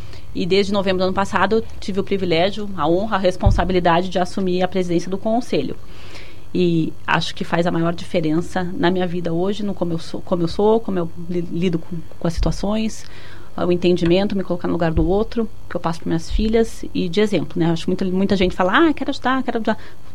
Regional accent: Curitiba, Paraná, Brazil; now in São Paulo, Brazil; E em Curitiba, onde eu cresci, sempre participei também, nenhum específico. E quando me mudei para São Paulo, há 15 anos atrás

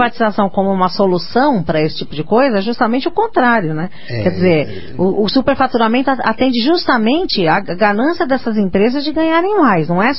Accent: Brazil; Nossa obrigação como cidadão, como brasileiro, é fazer melhorar, né?

